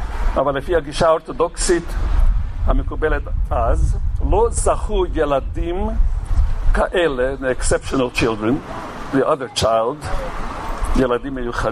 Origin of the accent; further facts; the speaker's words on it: Netanya, Central District, Israel; ואני מעיד כי בנתניה, אני בא מנתניה, היו לנו שני בתי ספר